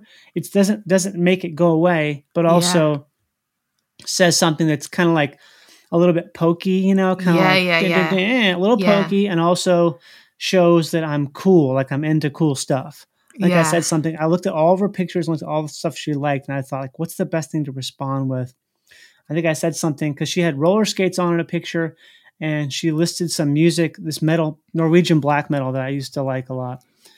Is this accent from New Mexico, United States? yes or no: no; Minnesota, United States; I'm from the Midwest, which is like middle America.